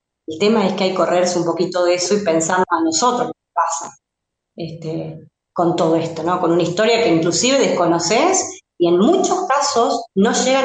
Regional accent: Rufino, Santa Fe, Argentina; yo venía mucho acá a mi ciudad, yo estudiaba en Rosario, ¿no? Soy de acá de Rufino, provincia de Santa Fe

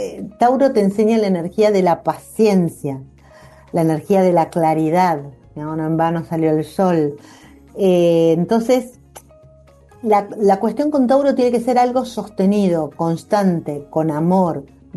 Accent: Buenos Aires, Argentina; como porteña que soy

